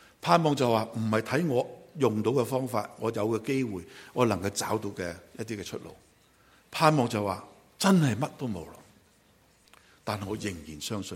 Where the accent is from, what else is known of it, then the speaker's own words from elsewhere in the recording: Hong Kong; 我又唔使驚，我香港長大，去邊度我走嗰度啦